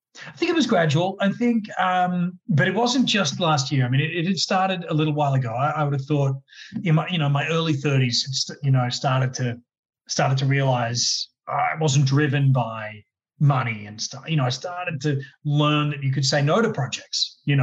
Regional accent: Brisbane, Queensland, Australia; I mean, as a kid growing up in Brisbane

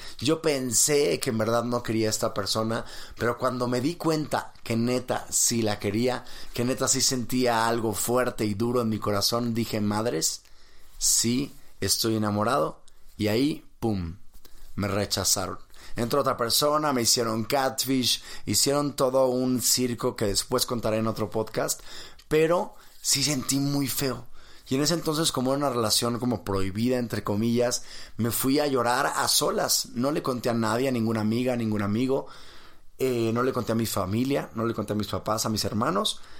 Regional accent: Mexico; estoy en México, soy mexicano

